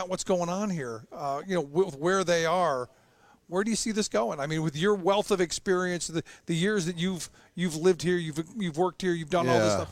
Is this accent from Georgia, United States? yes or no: no; Cleveland, Ohio, United States; No, look, I grew up in Cleveland, and it was the same kind of thing.